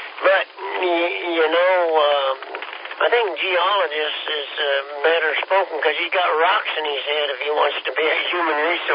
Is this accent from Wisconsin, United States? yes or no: no; Kansas, United States; I'm from Kansas, and we're a little slow, kid.